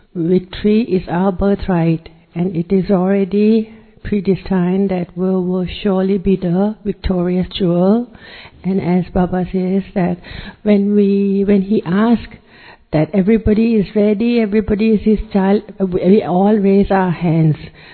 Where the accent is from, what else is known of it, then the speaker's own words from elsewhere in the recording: Thailand; from Thailand